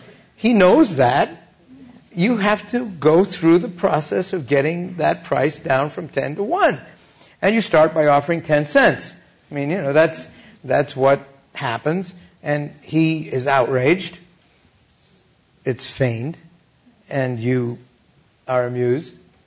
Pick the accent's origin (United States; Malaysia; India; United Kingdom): India; born there; I was born in India, a British subject. And I'm used to seeing a lot of differences in style.